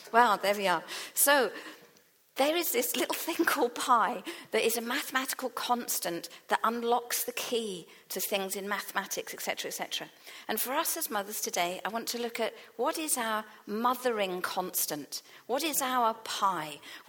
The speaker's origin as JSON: {"language": "English", "region": "England", "country": "United Kingdom", "moved": "as an adult", "lives_now": "Wales", "said": "being English, arriving in Wales 20 odd years ago, a bit longer than that now"}